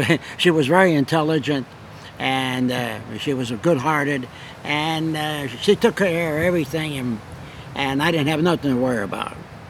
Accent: Stamford, Connecticut, United States; born there; Yeah, I was born in Stamford, Connecticut.

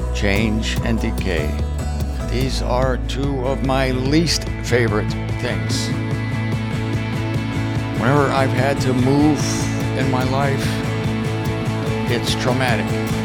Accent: Canton, Ohio, United States; When I was born in Canton, Ohio, I lived 2 years in a small house, and then my parents moved to a house in the suburbs. The first house was in the city of Canton, Ohio

